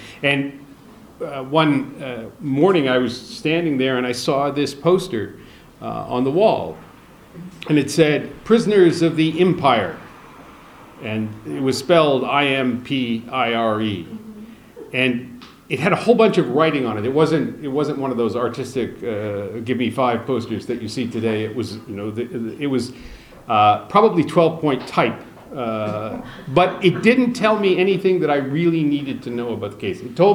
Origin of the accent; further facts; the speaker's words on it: Canada; As I said, I'm Canadian, and I did what Canadians do.